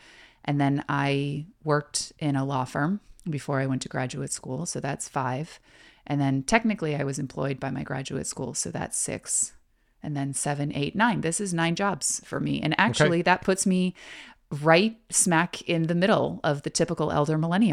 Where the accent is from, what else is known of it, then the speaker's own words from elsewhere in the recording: Texas, United States; Yeah, I'm from Texas.